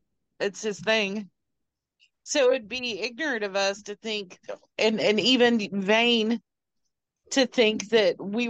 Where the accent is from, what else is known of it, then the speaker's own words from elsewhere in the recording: West Virginia, United States; I'm going to tell you, Laura, I grew up in West Virginia, and the little church camp that my mother sent us to every summer was in Point Pleasant.